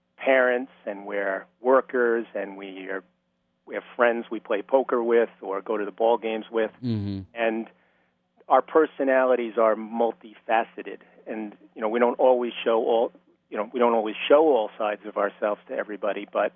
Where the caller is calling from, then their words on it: Long Island, New York, United States; from Long Island.